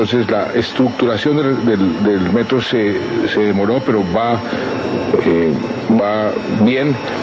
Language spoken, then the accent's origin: Spanish; Bogotá, Bogotá Capital District, Colombia; Yo soy de Bogotá, soy bogotano